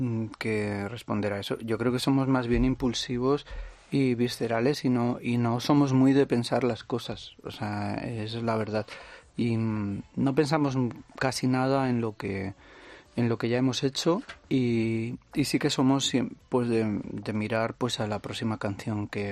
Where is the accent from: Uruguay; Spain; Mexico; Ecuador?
Spain; Zaragoza, Aragon; Y, o sea, crecí en Zaragoza, ¿no? De alguna manera allí estudié, allí vive mi familia, es mi ciudad, pero sí que echo de menos el mar.